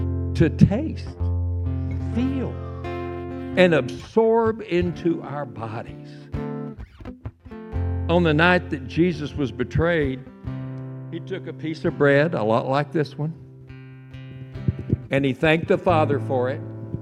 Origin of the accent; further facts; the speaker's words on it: Texas, United States; I'm a Texan. Nobody ever enslaved me, thank you very much.